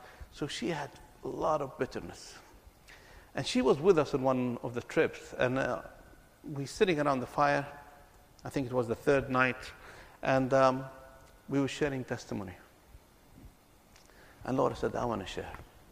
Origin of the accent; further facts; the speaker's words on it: Palestine; I'm a Christian. I'm a Palestinian. I'm an Arab.